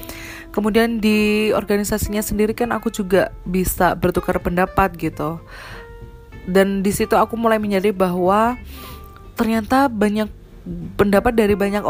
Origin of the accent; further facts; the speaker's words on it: Jember, East Java, Indonesia; also born or lived in Ambulu; aku itu orang baru di Ambulu pada waktu itu, karena aku dari SD sampai SMP di Jember, kemudian SMA-nya pindah ke Ambulu.